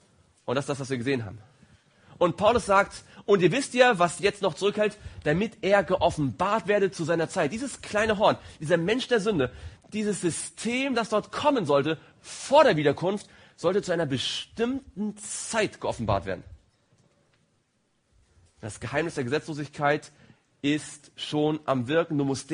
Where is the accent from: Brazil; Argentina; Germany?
Germany; East Germany; Ich bin in der DDR aufgewachsen.